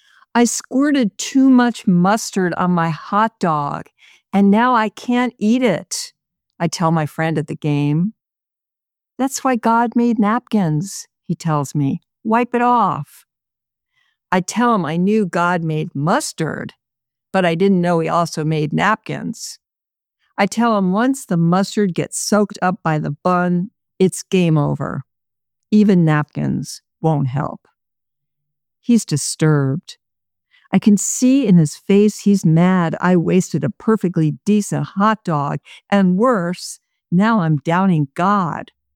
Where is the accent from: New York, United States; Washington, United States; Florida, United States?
New York, United States; New York City; now in Los Angeles, United States; So I grew up in New York City. And even though I left New York many, many years ago to move to Los Angeles, a lot of my poems are still very much New York-based.